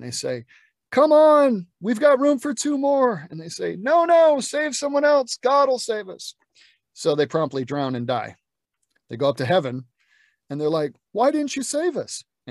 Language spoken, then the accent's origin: English; Nashville, Tennessee, United States; because I'm from Nashville, so there's a lot of religion there, you know.